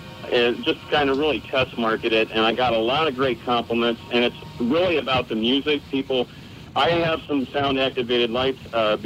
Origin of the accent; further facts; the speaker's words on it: Maquoketa, Iowa, United States; I will also be next weekend in my hometown here the 22nd on a Saturday at Perzackley's.